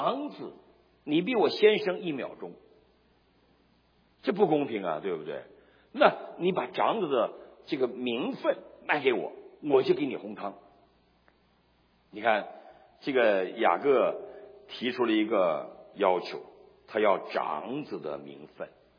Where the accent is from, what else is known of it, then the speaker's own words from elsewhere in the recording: Northeast China, China; 这我们中国叫鸡蛋汤、蛋花汤，我们东北人就会做这两种汤